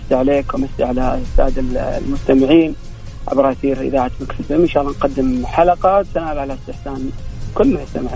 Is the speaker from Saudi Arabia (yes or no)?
yes; Saudi Arabia; فأكيد هذا فخر لنا كسعوديين، النقلة الكبيرة لكرة القدم السعودية